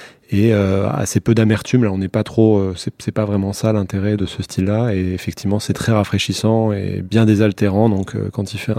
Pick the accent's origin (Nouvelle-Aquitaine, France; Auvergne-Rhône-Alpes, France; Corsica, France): Nouvelle-Aquitaine, France; Bordeaux; nous, on est de Bordeaux, donc c'était pas vraiment une patrie de bière à l'époque.